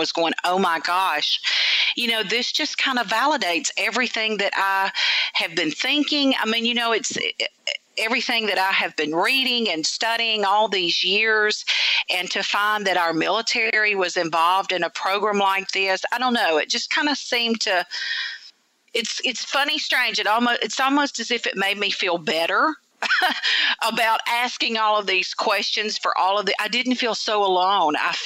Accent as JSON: {"language": "English", "town": "Memphis", "region": "Tennessee", "country": "United States", "tie": "born or raised there", "also_born_or_lived": "Mississippi", "said": "Well, I will tell you that I was born in Memphis, Tennessee, so I consider myself a Tennessee girl. But, you know, born and bred in the South. I've lived in Mississippi for many years."}